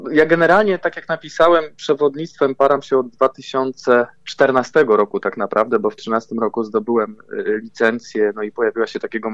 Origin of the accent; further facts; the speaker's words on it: Warsaw, Masovian Voivodeship, Poland; ja jestem związany z lewym brzegiem Warszawy. Urodziłem się na Mokotowie i większość życia spędziłem po drugiej stronie Wisły